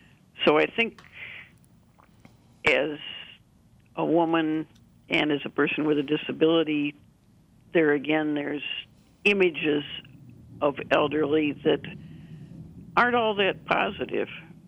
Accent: Kalamazoo, Michigan, United States; I'm same age as Cecil, and I grew up in Kalamazoo, Michigan, and I was blind from birth

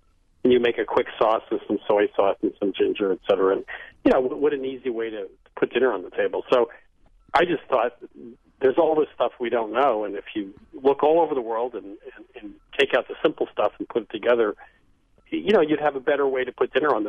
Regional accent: New England, United States; You know, I grew up in New England, and it's mostly Northern European cooking.

